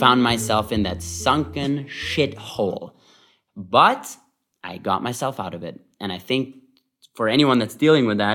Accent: Vienna, Austria; now in Berlin, Germany; of four brothers to two wonderful Israeli parents, and I grew up in Vienna, Austria

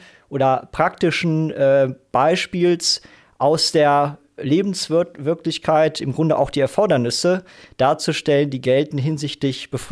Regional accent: Dortmund, North Rhine-Westphalia, Germany; meine Heimatstadt Dortmund

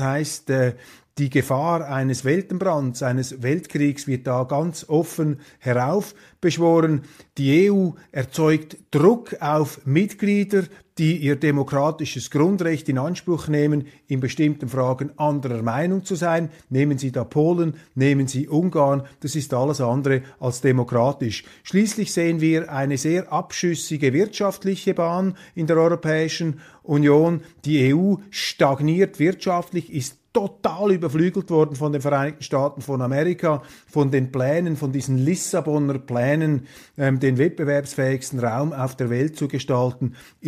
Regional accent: Switzerland; Und als Schweizer haben wir einfach alles Interesse, uns nicht in diesen Wahnsinn hineinziehen zu lassen.

